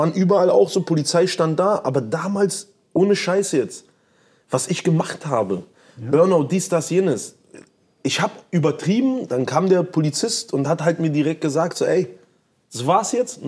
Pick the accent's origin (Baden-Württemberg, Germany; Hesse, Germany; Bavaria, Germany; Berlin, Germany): Berlin, Germany; weil ich ja so groß geworden bin im Wedding.